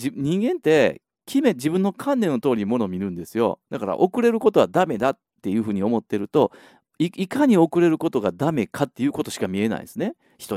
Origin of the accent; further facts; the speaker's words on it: Osaka, Japan; 僕も大阪の人間なんで